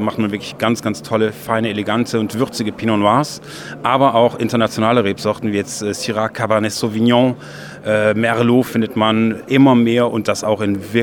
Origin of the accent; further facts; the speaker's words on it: Wallonia, Belgium; Ich denke, der Weinmarkt hat es generell etwas schwieriger, auch bei uns in Ostbelgien.